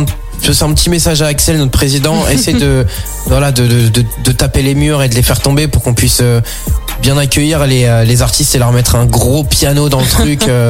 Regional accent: Côte d’Ivoire; J'y peux rien, je suis un ivoirien.

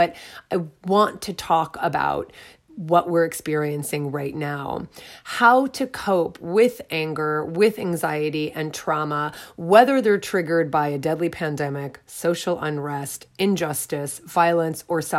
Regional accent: United States; In the United States, my home country, COVID-19 has claimed the lives of 131,120 Americans.

